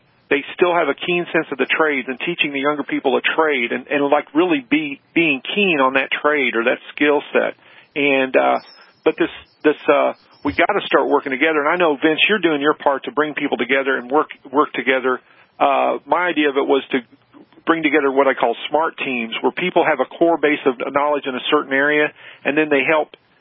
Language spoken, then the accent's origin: English; Missouri, United States; for the listeners, I am originally from Missouri, from the rural areas.